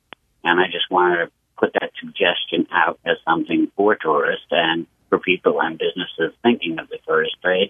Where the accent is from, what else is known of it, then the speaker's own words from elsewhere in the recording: New York, United States; now in Plattsburgh, United States; Well, I'm from the Anglophone New York, even though Vermont is French, the Green Mountain.